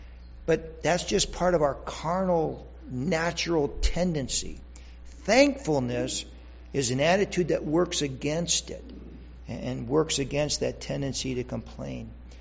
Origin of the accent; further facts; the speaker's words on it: Minnesota, United States; That I remember growing up in Minnesota years ago